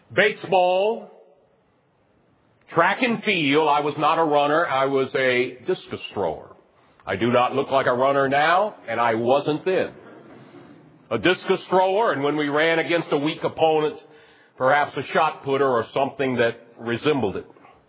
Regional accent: Richmond, Virginia, United States; I grew up in Richmond, Virginia, in a conservative Southern Baptist Convention church.

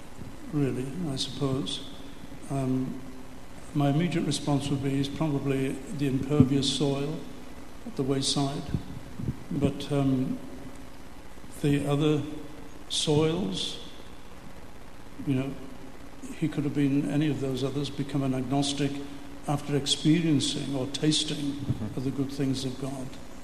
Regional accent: Liverpool, North West England, United Kingdom; So I said, "Well, I come from Liverpool,"

